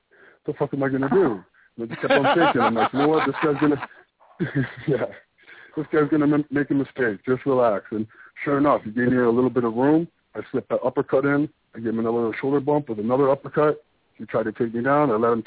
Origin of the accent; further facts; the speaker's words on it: Ontario, Canada; Especially, like, I'm from Ontario. I'm an Ontario boy, so I have my family out here